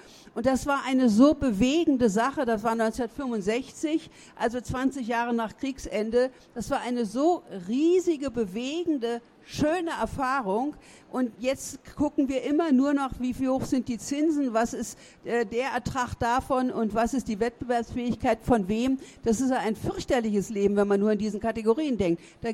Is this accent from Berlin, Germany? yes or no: yes; Berlin, Germany; ich bin ja in West-Berlin aufgewachsen